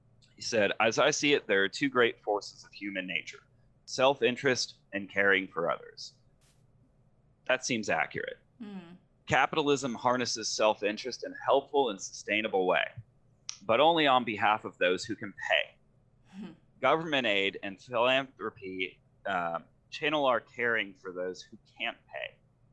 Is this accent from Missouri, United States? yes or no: no; Florida, United States; now in Atlanta, United States; at least down in Florida where I grew up, I'm not really from Atlanta. Like, I moved here a few years ago